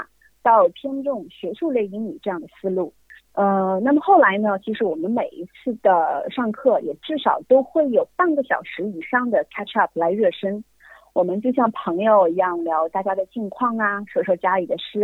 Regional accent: Shanghai, China; moved away as an adult; now in Melbourne, Australia; 差不多是2年多前吧，2018年1月份的时候呢，我以陪读妈妈的身份和双胞胎女儿一起来到墨尔本。

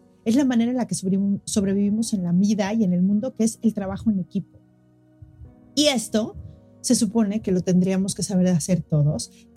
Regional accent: Mexico City, Mexico; now in Cancún, Mexico; Llevo 18 años trabajando, soy de la Ciudad de México, pero ahora vivo en Cancún y trabajo en línea desde que empezó la pandemia.

